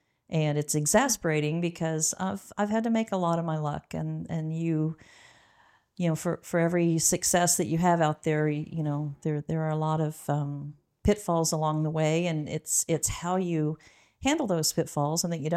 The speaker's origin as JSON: {"language": "English", "town": "San Marcos", "region": "Texas", "country": "United States", "said": "And I'm from San Marcos, Texas. My dad's a cattle rancher."}